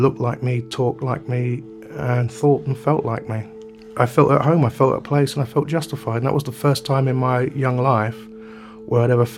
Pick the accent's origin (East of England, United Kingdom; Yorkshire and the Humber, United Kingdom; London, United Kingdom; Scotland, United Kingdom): London, United Kingdom; Growing up in South East London with three brothers, living on a council estate